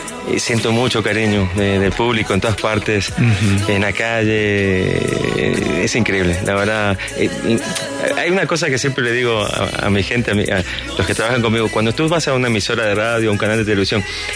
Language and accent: Spanish; Flores, Buenos Aires, Argentina; born there; Yo nací en Flores.